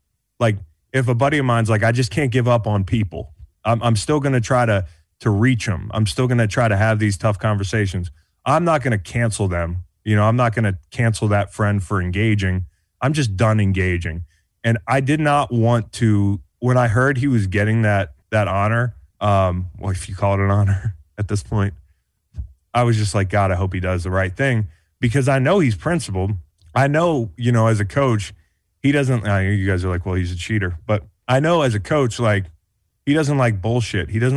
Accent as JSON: {"language": "English", "region": "Virginia", "country": "United States", "tie": "born or raised there", "said": "I mean, it's not like I grew up in the South, you know, but Virginia, south of the Mason-Dixon line, you see things."}